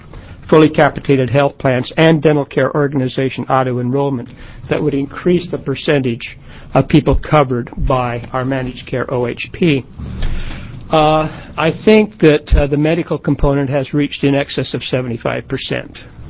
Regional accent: Oregon, United States; For the record … from Lane County.

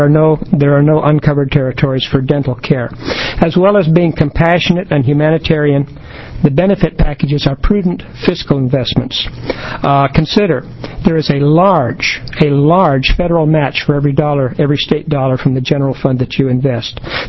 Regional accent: Fall Creek, Oregon, United States; For the record … I'm from Fall Creek.

